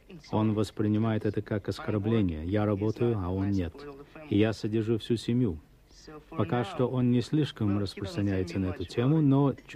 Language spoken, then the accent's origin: Russian; Russia; Россию? Да, мы из России.